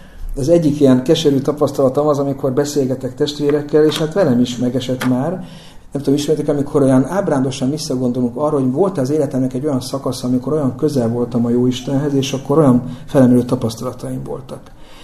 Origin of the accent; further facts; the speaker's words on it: Eger, Heves, Hungary; Én egri gyerek vagyok, azt mondtam is nektek, a Bükk mellett nőttem fel